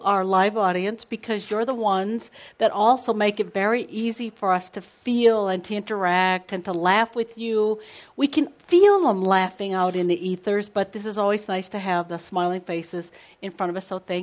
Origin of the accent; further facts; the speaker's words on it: Frankfurt, Hesse, Germany; Frankfurt.